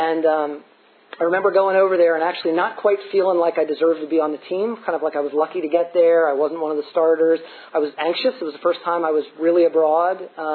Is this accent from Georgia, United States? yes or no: no; Lancaster, Pennsylvania, United States; I grew up in Lancaster, Pennsylvania. I'm one of three boys. I'm the oldest.